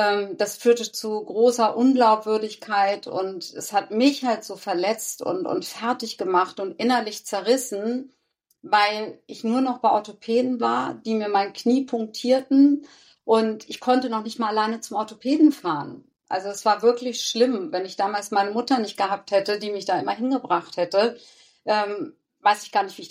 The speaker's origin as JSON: {"language": "German", "region": "Hamburg", "country": "Germany", "said": "ich komme aus Hamburg, ich bin aus Leidenschaft Hamburgerin"}